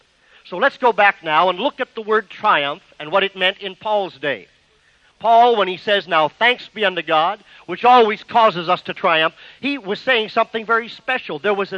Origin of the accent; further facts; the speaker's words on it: Canada; now in United States; I'm a Canadian by the way, but I live in the United States